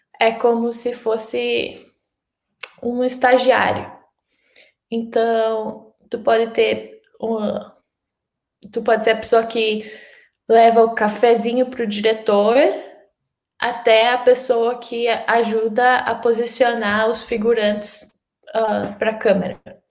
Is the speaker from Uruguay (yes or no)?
no; Santo Ângelo, Rio Grande do Sul, Brazil; now in Los Angeles, United States; sou de Santo Ângelo. Hoje eu moro em Los Angeles, cidade irmã de Santo Ângelo, e eu faço cinema.